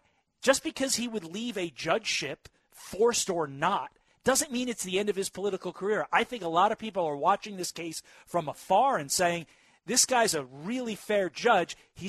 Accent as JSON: {"language": "English", "region": "New Jersey", "country": "United States", "tie": "born or raised there", "said": "Voting in judges, I grew up in Jersey as well. It just seems weird. It's not what we grew up with, and it doesn't feel right."}